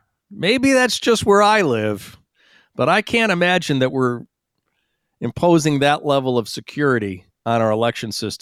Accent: New York, United States; I grew up in New York State and we used to have Regents exams, right?

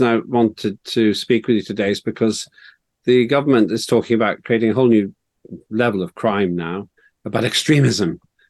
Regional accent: Northern Ireland, United Kingdom; And I grew up in Northern Ireland where you had internment, which meant that you could be detained without trial indefinitely.

